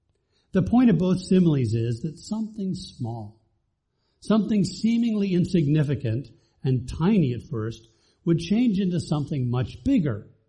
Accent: Bahamas; Yeah, I grew up in the Bahamas where he landed.

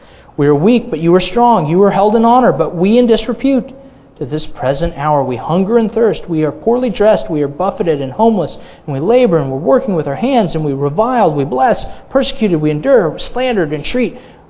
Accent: Ponte Vedra, Florida, United States; my hometown, Ponte Vedra, which is a beach resort community.

